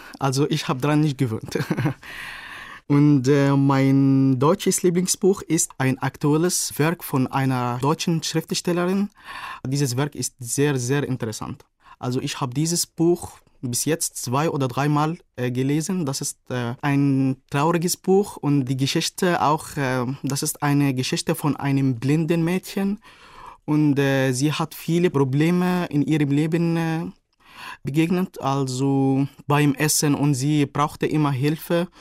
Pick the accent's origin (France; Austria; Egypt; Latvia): Egypt; Cairo, Cairo Governorate; Ich komme aus Kairo, aus Ägypten. Aber zurzeit arbeite ich in Sharm el-Sheikh. Das ist eine schöne Stadt am Roten Meer.